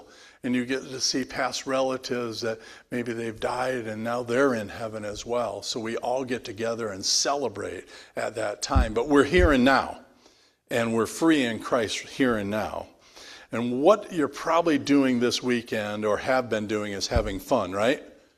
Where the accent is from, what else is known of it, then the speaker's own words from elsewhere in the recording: Arizona, United States; Anything below 75 is cold for me. I'm from Arizona, so I don't really know.